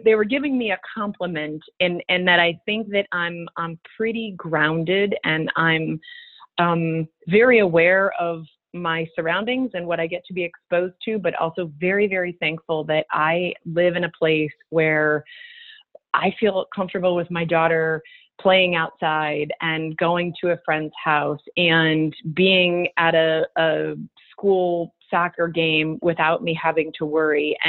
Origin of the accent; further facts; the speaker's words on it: Pennsylvania, United States; So admittedly, I have never lived anywhere else. Born and raised here. … from Ide Town, if that means anything to you.